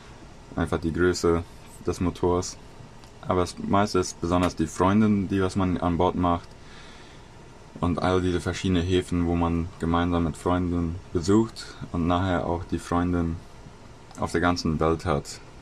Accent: Fernheim, Boquerón, Paraguay; ich komme aus Fernheim.

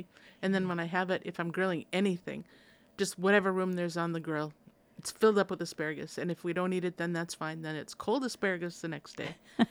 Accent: Minnesota, United States; You know, I'm from Minnesota, and it always surprises me.

